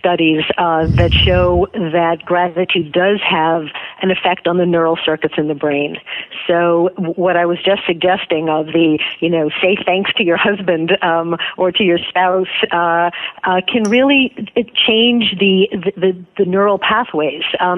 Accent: United States; born there; heck, I was born in America, you know, and not in poverty in some impoverished land.

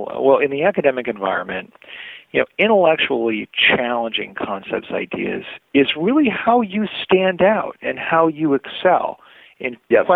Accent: Maine, United States; You know, I'm from Maine, for example, believe it or not.

